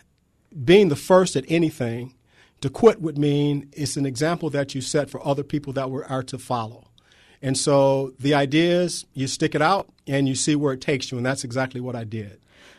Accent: Michigan, United States; I grew up in Michigan, so about the time the whole auto industry had gone belly up, and so did the state.

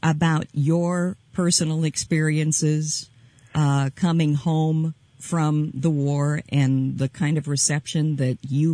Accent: Rochester, Minnesota, United States; Rochester, it's my hometown too, kind of a liberal and progressive community because people come and live there from all over the world.

